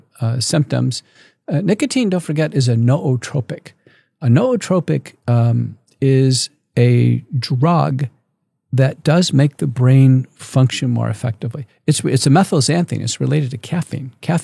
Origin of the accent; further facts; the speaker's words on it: Texas, United States; I grew up in Texas, so you know, their kids were dip snuffing.